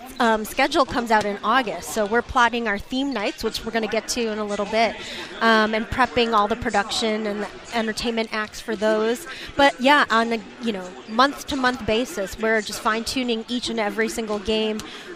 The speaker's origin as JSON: {"language": "English", "town": "Chicago", "region": "Illinois", "country": "United States", "tie": "born or raised there", "said": "But I grew up here in Chicago as a Bulls fan. I just so happened to go to college in New York. So I'm now back with my home team."}